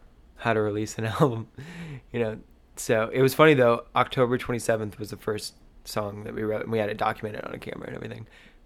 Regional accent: Houston, Texas, United States; Houston. So Houston, Texas.

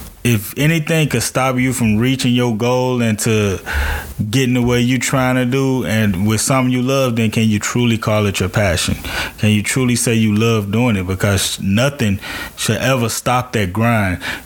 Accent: Gary, Indiana, United States; winning the festival in my hometown, Gary, Indiana.

